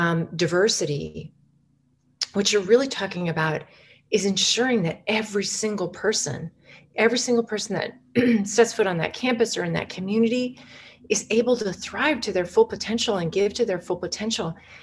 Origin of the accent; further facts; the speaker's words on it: Wyoming, United States; I grew up in Wyoming. Wyoming was the first state to allow women to vote.